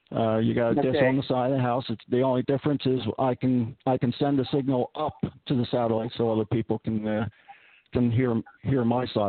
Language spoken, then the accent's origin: English; Philadelphia, Pennsylvania, United States; born there; I was born in Philadelphia, and I certainly never set out to live this non-traditional life.